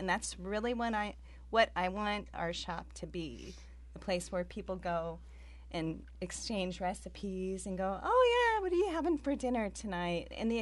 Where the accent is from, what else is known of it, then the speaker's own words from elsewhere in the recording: Klaskanine, Oregon, United States; I'm local from Klaskanine.